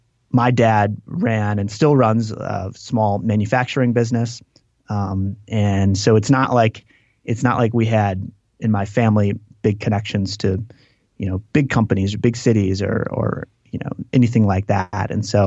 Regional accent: Green Lake, Wisconsin, United States; So I grew up in this town called Green Lake, which is on a lake

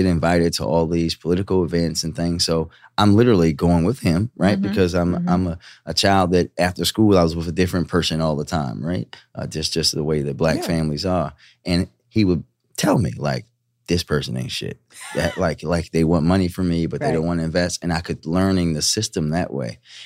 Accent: Baltimore, Maryland, United States; I grew up in Park Heights in Baltimore, so not much is gonna scare

